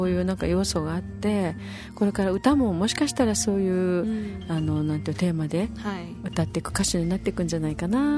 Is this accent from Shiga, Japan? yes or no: no; Okinawa, Japan; 私たちはこんなちっちゃな島に生まれた、はい、あのうちなんちゅではあるけれども本当にいろんなとこに行くのもうちなんちゅよね。